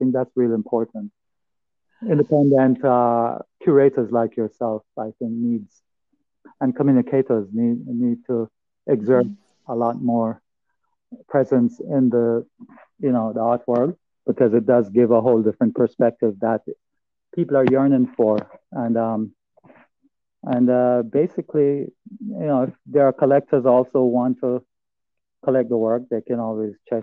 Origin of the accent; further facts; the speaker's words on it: Jamaica; as much as I'm from Jamaica, Jamaica is a culture, a cultural superpower.